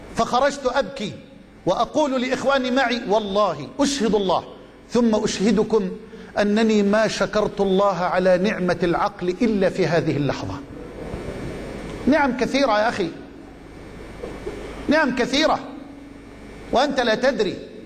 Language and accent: Arabic; Egypt; قصة رجل عندنا في مصر من الأغنياء